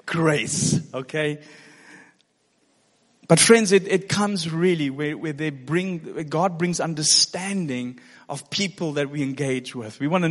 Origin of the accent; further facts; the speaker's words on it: South Africa; Now, I'm from South Africa.